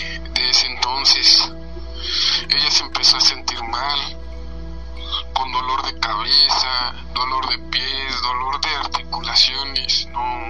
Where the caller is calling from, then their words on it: Ciudad Juárez, Chihuahua, Mexico; Soy de aquí de Ciudad Juárez, Chihuahua.